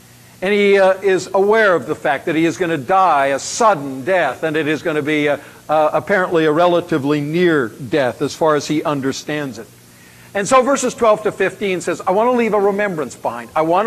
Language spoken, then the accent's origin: English; Canada; But, you know, as a Canadian, you grow up with the Queen.